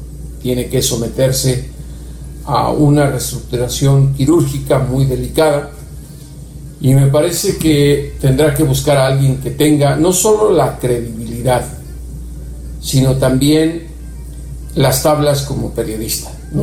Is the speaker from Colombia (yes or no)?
no; Mexico; now in United States; vivo en Estados Unidos, aunque soy corresponsal mexicano